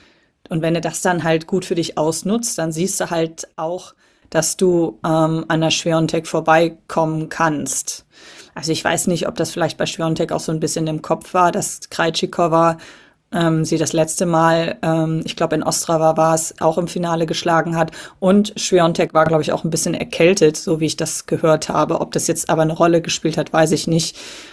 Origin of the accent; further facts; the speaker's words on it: Cologne, North Rhine-Westphalia, Germany; born there; Und da ist man als, wie ich, gebürtiger Kölner halt auch so eine Woche weg.